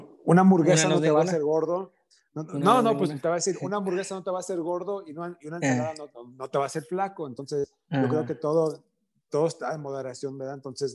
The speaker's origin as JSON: {"language": "Spanish", "town": "Guadalajara", "region": "Jalisco", "country": "Mexico", "said": "Pues soy de Guadalajara, entonces, sí. De Jalisco"}